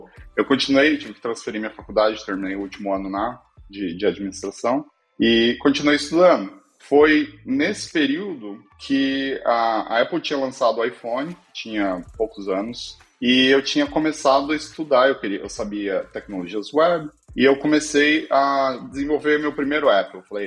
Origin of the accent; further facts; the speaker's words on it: Arapoti, Paraná, Brazil; Eu sou do interior do Paraná, eu nasci em Arapoti, uma cidade bem pequena no Paraná, e minha vida inicial, assim, minha infância foi praticamente num ambiente de fazenda e sítios